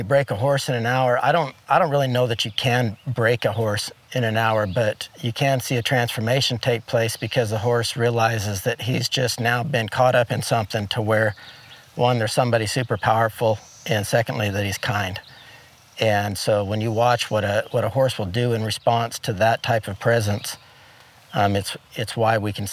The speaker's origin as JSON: {"language": "English", "region": "Idaho", "country": "United States", "tie": "born or raised there", "said": "Well, I grew up in Idaho in a small town"}